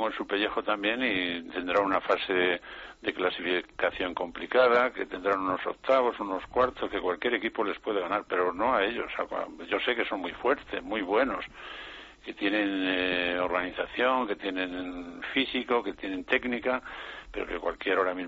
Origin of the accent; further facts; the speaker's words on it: Salamanca, Castile and León, Spain; Yo soy de Salamanca. En Salamanca tenemos mucho roce con Portugal.